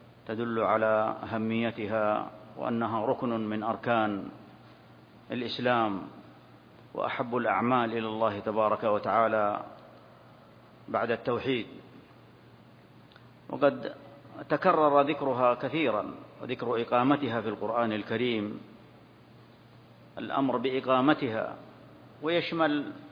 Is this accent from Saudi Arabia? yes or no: yes; Saudi Arabia; بلادنا المملكة العربية السعودية